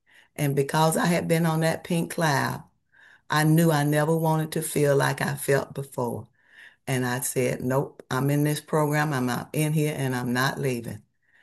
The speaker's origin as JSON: {"language": "English", "town": "Atlanta", "region": "Georgia", "country": "United States", "tie": "born or raised there", "said": "that's fine with me because I grew up in Atlanta."}